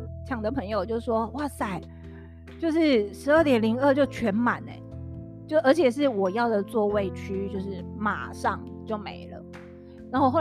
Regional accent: Taiwan; 就没有想到我们台湾这边不知道是不是因为可能担心场地对小朋友不好啊

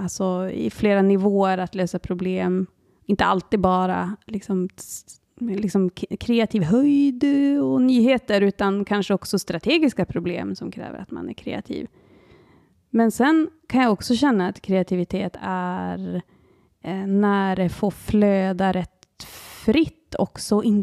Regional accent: Skarvsjöby, Västerbotten County, Sweden; now in Umeå, Sweden; Hemma, det är ju Skarvsjöby utanför Storuman alla gånger. För det är där jag är uppvuxen. Och till och med lite utanför den byn också. Så det är hemma. Men nu är ju hemma Umeå, givetvis.

